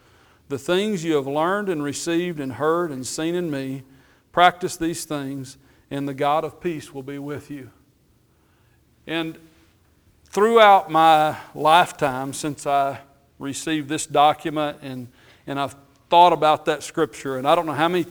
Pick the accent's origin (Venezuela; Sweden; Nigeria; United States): United States; Texas; also born or lived in Houston area; And he was the preacher in the little congregation I grew up in West Texas, and I was just a kid